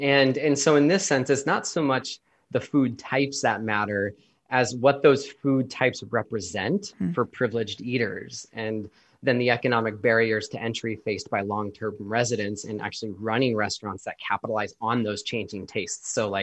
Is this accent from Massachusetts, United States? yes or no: no; San Diego, California, United States; it was used where I grew up in San Diego as like decoration and planters.